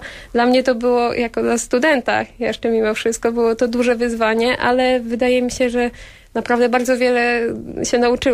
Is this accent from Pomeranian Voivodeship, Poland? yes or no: yes; Skórcz, Pomeranian Voivodeship, Poland; I pochodzę ze Skurcza, więc wychowałam się w okolicach Borów Tucholskich i ta natura, ta przyroda w sumie towarzyszyła mi na co dzień